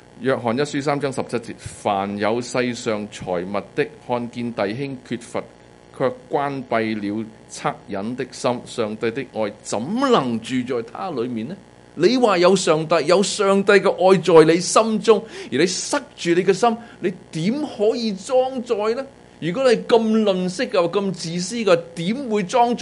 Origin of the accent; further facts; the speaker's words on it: Hong Kong; 都好似唔系我哋香港人一啲好嘅文化